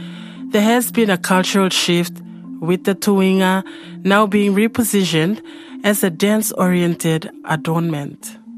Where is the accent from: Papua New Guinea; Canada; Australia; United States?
Papua New Guinea; Dagua, East Sepik; also born or lived in Madang; I come from Papua New Guinea in a small town called Medang. I'm originally from Dagua in the East Sepik province and Manam Island.